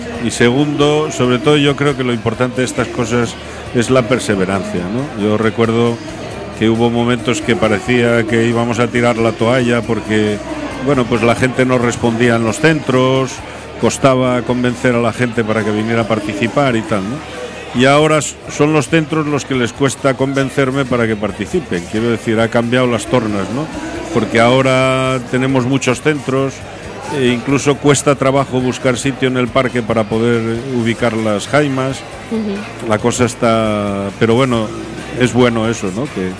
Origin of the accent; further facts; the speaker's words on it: Oviedo, Asturias, Spain; en Oviedo, de donde yo vengo, siempre salían los gigantes y cabezudos